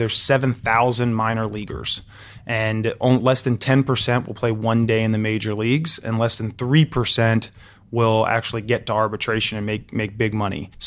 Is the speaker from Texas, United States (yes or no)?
no; Alexandria, Virginia, United States; Sure. So I grew up in Alexandria, Virginia. I've always had two pretty deep passions, and that was sports and math.